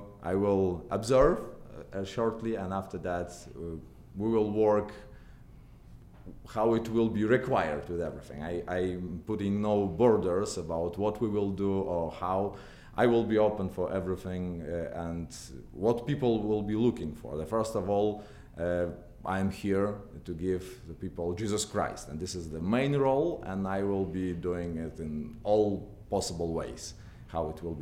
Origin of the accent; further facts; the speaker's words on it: Belarus; moved away as an adult; now in Poland; I was born in Belarus, between Poland and Russia, small country. I spent half of my life in Belarus, and I moved to the to Poland, where I finished my studies, theological studies.